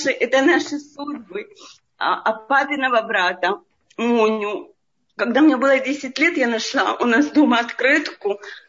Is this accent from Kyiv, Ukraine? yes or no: yes; Kyiv, Ukraine; moved away; И в 90-м году мы уехали из Киева.